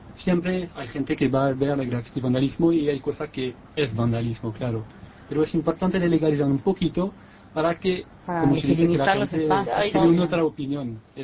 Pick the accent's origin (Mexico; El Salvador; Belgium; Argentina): Belgium; Spanish is a second language; now in Uruguay; yo vine de Bélgica y disculpa para mí uruguayo, no es perfecto.